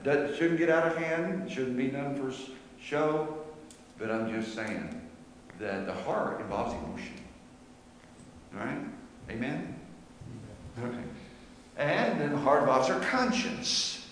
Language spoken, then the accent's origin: English; Plainfield, United States; when I was a little kid growing up in Plainfield and hearing Auden McKee and others preach